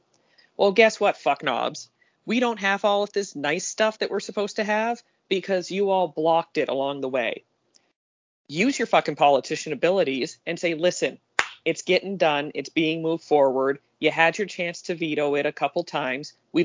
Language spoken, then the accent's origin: English; Windsor, Ontario, Canada; I am originally from Windsor. That was where I was born and raised.